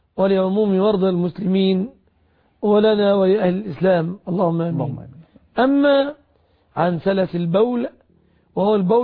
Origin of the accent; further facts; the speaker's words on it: Egypt; سواء عندكم في العراق أو عندنا في مصر أو في أي بلد